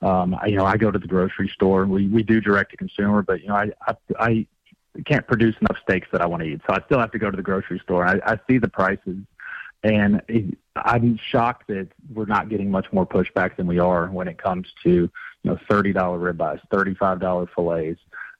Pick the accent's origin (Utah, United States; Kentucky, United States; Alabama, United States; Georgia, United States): Kentucky, United States; Yeah, so I'm from Kentucky